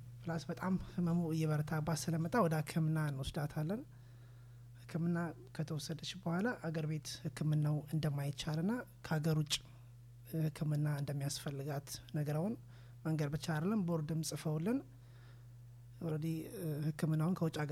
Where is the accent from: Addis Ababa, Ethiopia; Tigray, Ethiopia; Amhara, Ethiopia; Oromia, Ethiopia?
Addis Ababa, Ethiopia; moved away as an adult; እኔ ያው ተወልጄ አዲስ አበባ ውስጥ ነው። አዲስ አበባ ተወልጄ ያደግኩት በዛው አዲስ አበባ ውስጥ